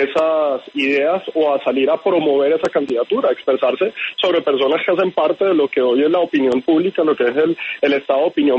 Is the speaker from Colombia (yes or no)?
yes; Colombia